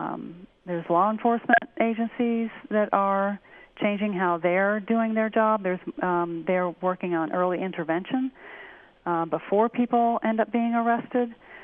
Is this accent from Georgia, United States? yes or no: no; California, United States; So as I like to say, you know, being a Californian